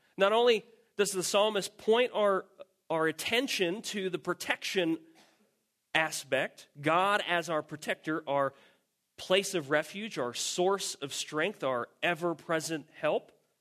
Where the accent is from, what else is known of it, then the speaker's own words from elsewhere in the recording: New Jersey, United States; and I'm from Jersey and everything's flat, concrete or trees. That's basically what Jersey is.